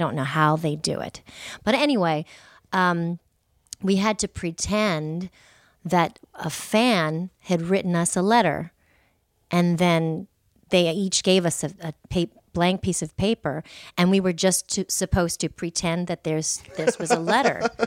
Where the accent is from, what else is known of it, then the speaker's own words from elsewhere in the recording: San Diego, California, United States; also born or lived in Portsmouth, Virginia; So I grew up in San Diego.